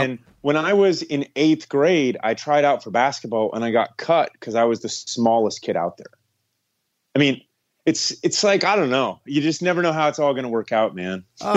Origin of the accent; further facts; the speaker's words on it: Ohio, United States; also born or lived in Florida; So, I mean, I grew up in Ohio. I was born in Ohio.